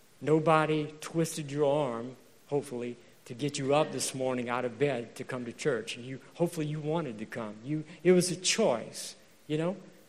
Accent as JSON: {"language": "English", "region": "Louisiana", "country": "United States", "said": "But anyway, because I'm from Louisiana, I can say"}